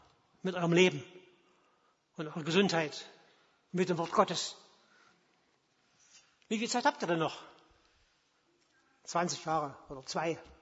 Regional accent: eastern Germany, Germany; Wie gesagt, ich komme aus dem Osten. Bei uns war das so.

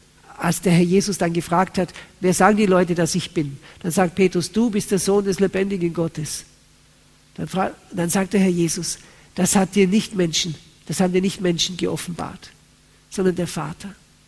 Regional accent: Austria; Das war bei uns so üblich in Österreich, wo ich herkomme.

